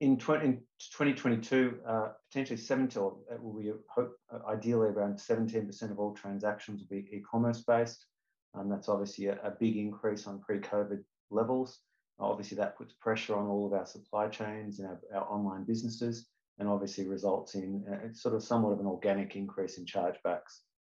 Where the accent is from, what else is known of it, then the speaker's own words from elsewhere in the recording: Melbourne, Victoria, Australia; certainly in my hometown of Melbourne, have driven a lot more people online.